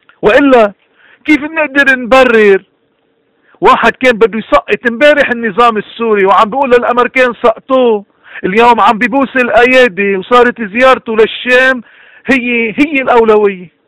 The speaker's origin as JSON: {"language": "Arabic", "country": "Lebanon", "said": "لا نحنا فرنسوية ولا نحنا عرب ولا نحنا طليان ولا نحنا كان نحنا لبنانية هويتنا لبنانية"}